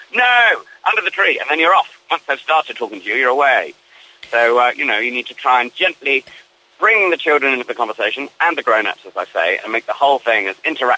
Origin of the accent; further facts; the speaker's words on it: Ringwood, South East England, United Kingdom; I'm from Ringwood. I grew up in Ringwood, just down the road from Bournemouth.